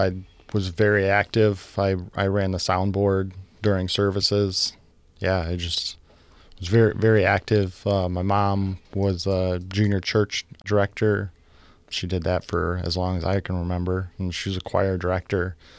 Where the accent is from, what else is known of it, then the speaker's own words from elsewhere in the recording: Reed City, Michigan, United States; Well, I grew up in the Reed City, Hersey area. Pretty much been there all my life.